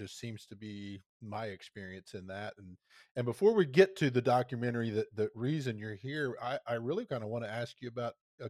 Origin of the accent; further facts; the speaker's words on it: Oklahoma, United States; Which is a little pissant town in western Oklahoma. Nobody right. even knows where it's at.